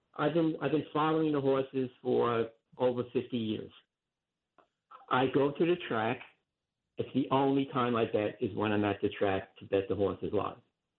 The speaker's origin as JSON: {"language": "English", "town": "Rockaway", "region": "New York", "country": "United States", "tie": "born there", "also_born_or_lived": "Hawaii", "said": "I'm in Rockaway. I was born in Rockaway."}